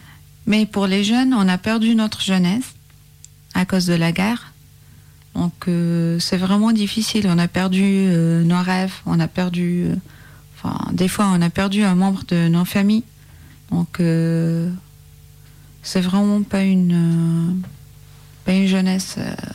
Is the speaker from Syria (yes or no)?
yes; Damascus, Damascus Governorate, Syria; French is a second language; now in France; Moi, je viens de Damas.